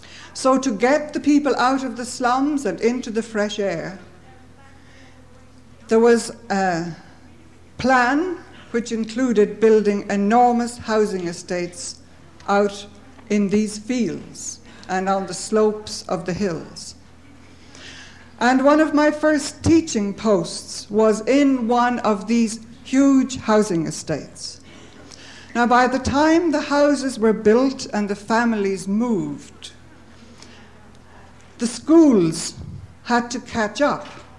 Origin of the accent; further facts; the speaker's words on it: Dublin, Leinster, Ireland; When I was growing up in Dublin, it was a small city.